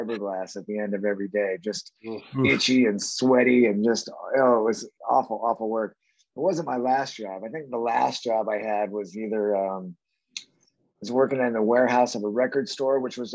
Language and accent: English; Tucson, Arizona, United States; You know, we grew up in Tucson. We started the band in Tucson